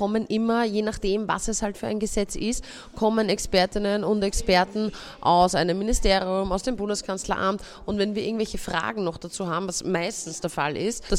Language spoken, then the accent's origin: German; Vienna, Austria; ich bin aus Wien, das heißt, das finden die meisten Wienerinnen und Wiener super